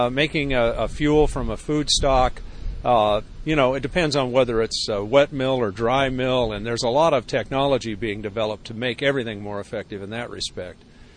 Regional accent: California, United States; I'm a Californian. There's no ED5 out here.

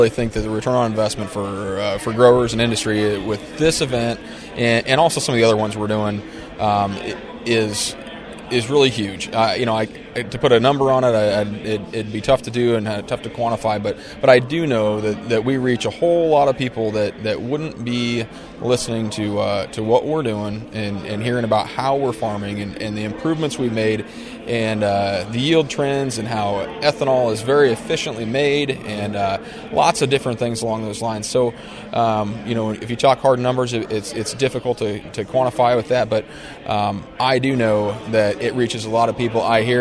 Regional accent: Underwood, Iowa, United States; I'm from southwest Iowa. Underwood's my hometown. Grew up there.

